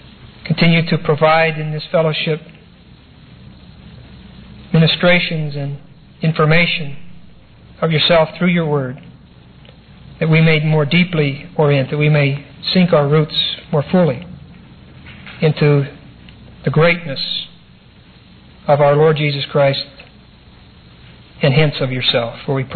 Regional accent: Pittsburgh, Pennsylvania, United States; at the Carnegie Institute of Technology in Pittsburgh, which was my hometown.

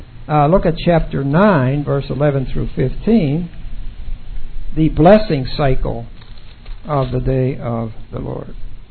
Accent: Pennsylvania, United States; also born or lived in Colorado; I don't know where you live, but I'm from Pennsylvania. We would get 2 and maybe 3. I lived in Colorado for most of my adult life.

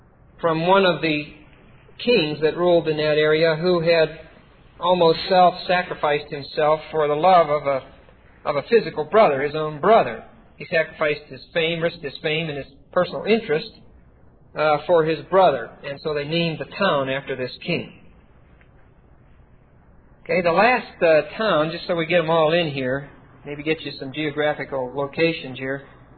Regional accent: Pennsylvania, United States; Since Pennsylvania, my home state, was settled by William Penn and by Quakers

